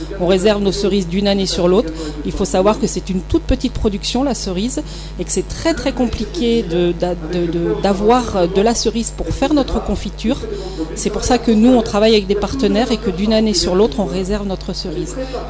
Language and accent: French; Itsassou, Nouvelle-Aquitaine, France; Donc moi je viens du Pays Basque d'Itsassou, le village de la cerise noire.